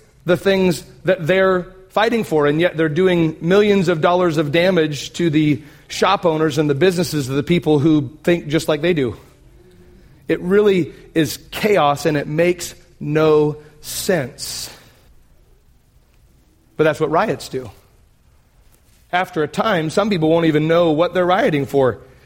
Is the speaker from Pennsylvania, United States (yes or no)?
no; Oregon, United States; I grew up in Oregon, and so Portland was the major city that we would go to if we were going to go to the city.